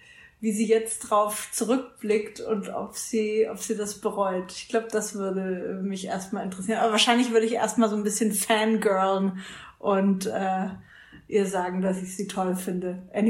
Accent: Bavaria, Germany; Ich komme aus Franken, Fürth, Nürnberg, die Ecke.

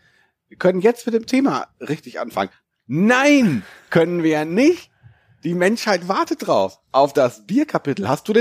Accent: North Rhine-Westphalia, Germany; wie man bei uns im Sauerland zu sagen kriegt

